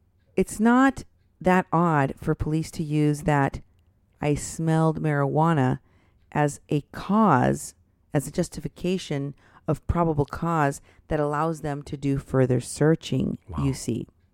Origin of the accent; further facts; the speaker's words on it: Houston, Texas, United States; I'm appalled that this is going on in my home state.